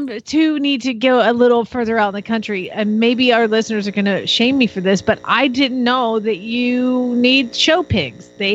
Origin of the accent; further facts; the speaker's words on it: Atlanta, Georgia, United States; I'm from Atlanta, for God's sake.